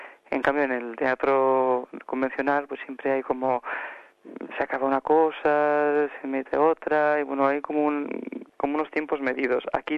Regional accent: Bilbao, Basque Country, Spain; Hombre, pues claro, al final estaría en casa, ¿no? Aparte de que, claro, yo soy

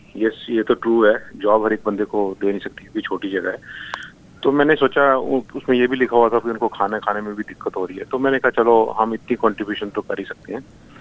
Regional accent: Ludhiana, Punjab, India; now in Australia; मैं पंजाब से हूँ, लुधियाना से, और मैं 1992 में ऑस्ट्रेलिया आया था स्किल माइग्रेशन के ऊपर।

